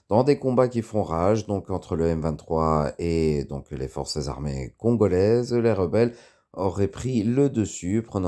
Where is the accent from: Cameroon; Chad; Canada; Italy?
Cameroon; je suis heureuse que vous veniez dans mon pays d'origine, le Cameroun.